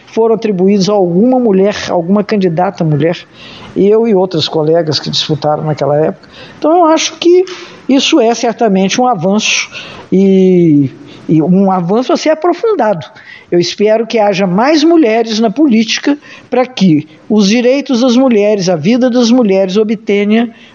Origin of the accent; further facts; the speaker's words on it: Juiz de Fora, Minas Gerais, Brazil; uma pessoa nascida e criada em Juiz de Fora, que ama muito essa cidade, que tem muito orgulho de ser mineira também